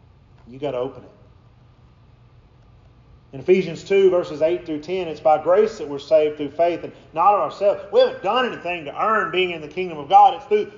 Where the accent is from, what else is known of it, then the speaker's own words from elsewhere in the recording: United States; I'm an American because that's where mom and dad chose to be when I was born.